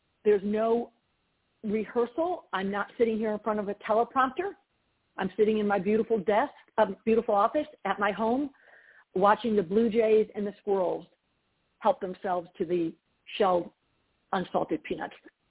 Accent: Georgia, United States; Sherry is in my home state of Georgia

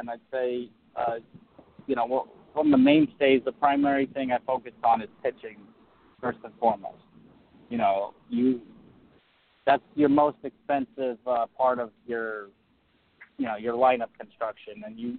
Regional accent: New Jersey, United States; now in California, United States; Yeah, I'm originally from New Jersey, and but I've been out in California now for like almost 20 years.

